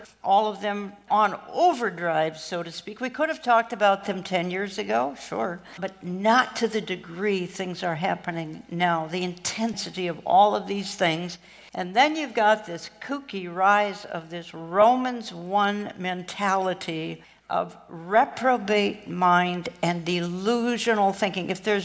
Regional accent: Minneapolis, Minnesota, United States; But again, my hometown in Minneapolis, 5 miles, not 5 blocks, 5 miles is burned to the ground and will never come back.

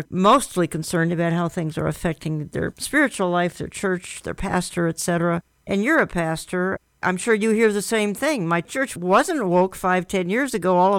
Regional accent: Minneapolis, Minnesota, United States; And it seemed to happen after the George Floyd incident here in my hometown of Minneapolis suddenly.

